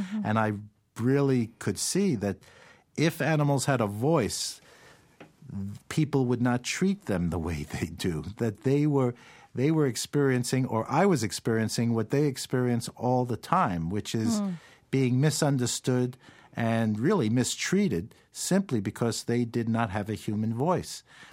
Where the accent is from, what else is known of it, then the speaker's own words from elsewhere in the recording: New York City, New York, United States; I grew up in New York City.